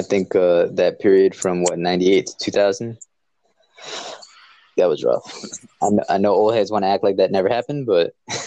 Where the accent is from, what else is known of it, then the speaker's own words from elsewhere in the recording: Michigan, United States; I'm from Michigan, and I know about that.